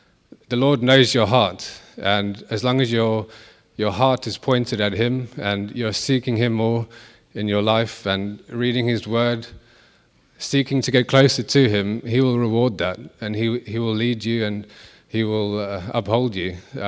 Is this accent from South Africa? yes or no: yes; Durban, KwaZulu-Natal, South Africa; in my hometown of Durban in South Africa. You can see a picture there of Durban. It's on the east coast of South Africa. It's the third biggest city.